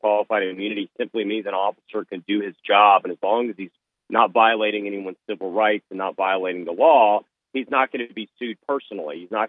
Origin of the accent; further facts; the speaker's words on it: Virginia Beach, Virginia, United States; we had a tragic situation just in my hometown of Virginia Beach